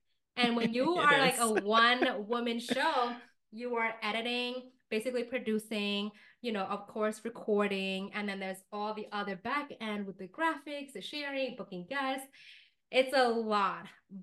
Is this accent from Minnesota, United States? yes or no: no; New York City, New York, United States; But like, I'm a New Yorker.